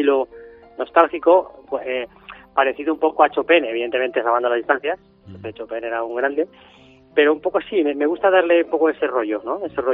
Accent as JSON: {"language": "Spanish", "town": "Castellón de la Plana", "region": "Valencian Community", "country": "Spain", "lives_now": "Villarreal, Spain", "said": "yo aunque vivo en Villarreal, soy de Castellón"}